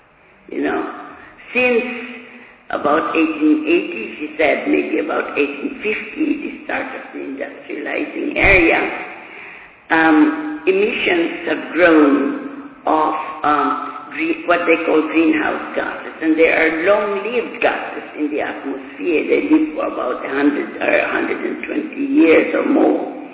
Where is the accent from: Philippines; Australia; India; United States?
Philippines; English is a second language; The little introduction I have is that I am from the Philippines